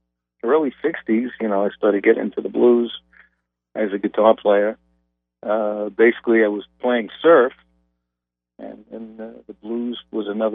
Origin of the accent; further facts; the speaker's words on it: New York, United States; now in Florida, United States; But, I mean, I'm a New Yorker. It's in my blood. I don't think I'll ever get that out.